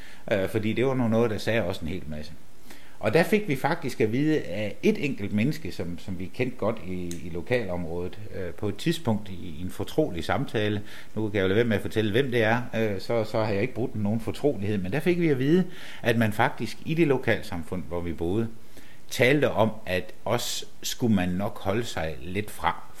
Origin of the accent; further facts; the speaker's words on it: Pindstrup, Central Denmark Region, Denmark; born there; Men jeg er jo altså en jysk bundetamp, når alt kommer til alt. Jeg er født i Pindstrup, lige midt på Djursland, ikke?